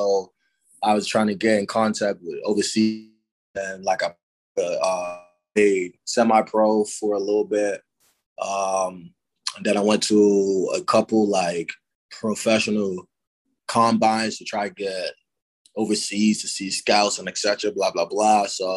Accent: London, United Kingdom; moved away; growing up in London, we just play soccer how kids play basketball

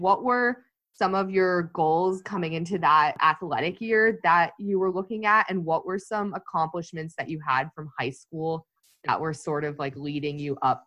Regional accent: San Diego, California, United States; Yeah, I was born in San Diego. I grew up

